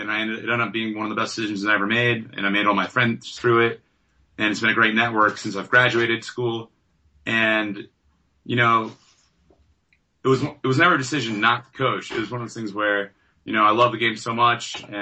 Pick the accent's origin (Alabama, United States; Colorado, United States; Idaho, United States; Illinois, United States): Colorado, United States; And, you know, I'm from Colorado. I grew up here.